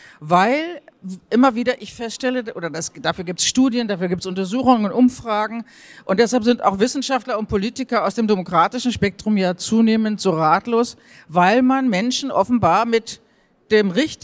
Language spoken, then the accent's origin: German; Germany; moved away; Also ich lebe jetzt seit 10 Jahren nicht mehr in Deutschland, aber so viel kriege ich als Deutsche immer noch